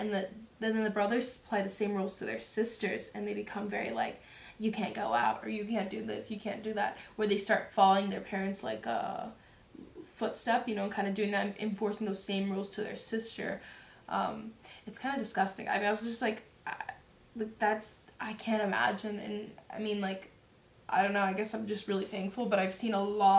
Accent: Dallas, Texas, United States; because growing up in Dallas, Texas, like that's not something we have much of an issue

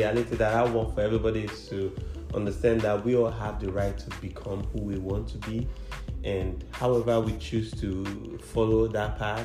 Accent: Nigeria; As an African, as a Nigerian to be precise, our struggles are uniquely different from those in the diaspora

